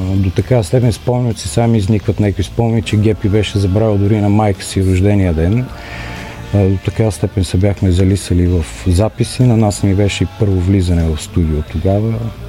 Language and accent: Bulgarian; Byala Slatina, Vratsa Province, Bulgaria; Аз идвам от Бяла Слатина. Това е един малък град в Врачанска област.